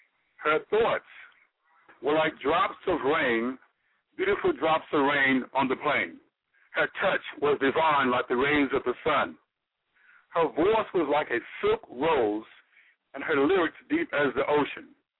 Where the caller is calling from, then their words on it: Linden, New Jersey, United States; I am calling from Linden, New Jersey